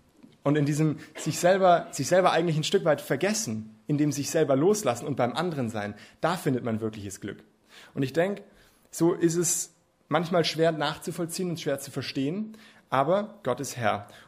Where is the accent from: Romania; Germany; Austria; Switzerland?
Germany; Munich, Bavaria; Ich komme aus München, aus der Großstadt.